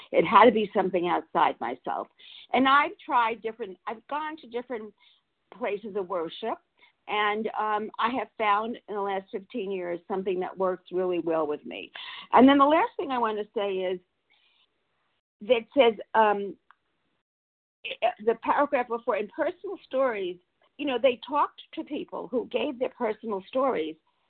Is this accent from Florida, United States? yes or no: yes; Florida, United States; from Florida.